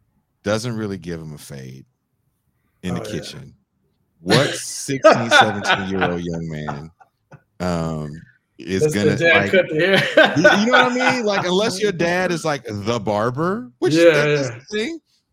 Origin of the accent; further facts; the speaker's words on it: Richmond, California, United States; I'm from Richmond, California.